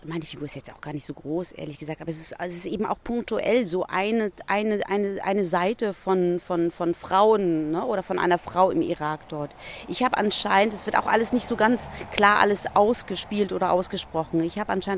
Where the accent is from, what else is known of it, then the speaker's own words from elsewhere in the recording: Berlin, Germany; Berlin ist meine Heimat tatsächlich.